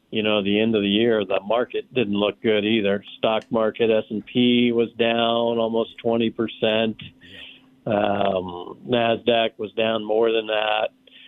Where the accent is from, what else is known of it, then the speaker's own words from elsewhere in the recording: Kansas, United States; I'm from Kansas, originally.